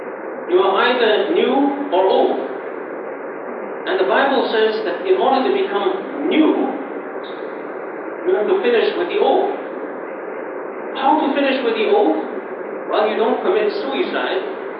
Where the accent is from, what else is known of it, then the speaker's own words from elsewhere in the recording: Shanghai, China; moved away as an adult; I was living in Shanghai, China at the time. I'm from Shanghai, as you may know.